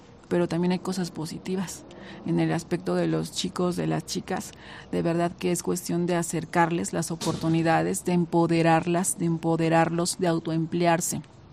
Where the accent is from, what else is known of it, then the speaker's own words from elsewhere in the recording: San Bartolo del Llano, State of Mexico, Mexico; en mi caso, pues soy de San Bartolo del Llano